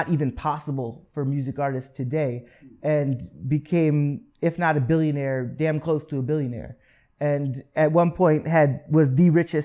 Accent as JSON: {"language": "English", "town": "Sterling", "region": "Massachusetts", "country": "United States", "tie": "born or raised there", "said": "No, I'm from Massachusetts. Okay. Born and raised in North Central Mass, very small town called Sterling, Massachusetts"}